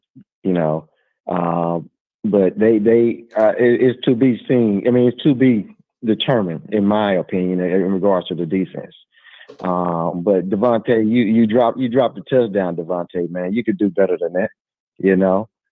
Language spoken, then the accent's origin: English; Alabama, United States; Kyle, what's up, man? … from Alabama, man.